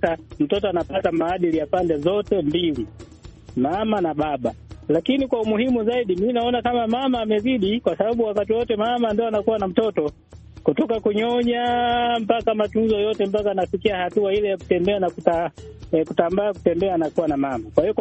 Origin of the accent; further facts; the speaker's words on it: Songea, Ruvuma, Tanzania; ninatokea Songea, Tanzania.